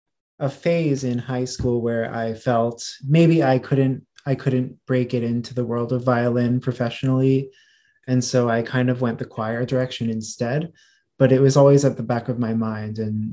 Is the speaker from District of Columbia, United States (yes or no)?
no; Pennsylvania, United States; I'm from Pennsylvania. So we had PMEA, the district, regional, all-state choirs and orchestras.